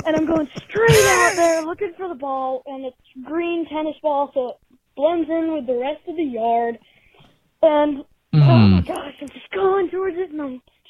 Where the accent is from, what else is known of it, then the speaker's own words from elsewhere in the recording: Trenton, Ohio, United States; I'm from Ohio.